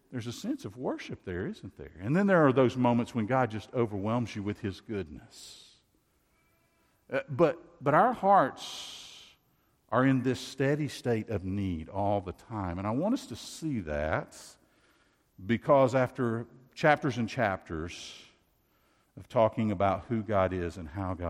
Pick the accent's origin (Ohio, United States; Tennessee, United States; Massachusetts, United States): Tennessee, United States; you've got to deal with the fact that I grew up in Tennessee.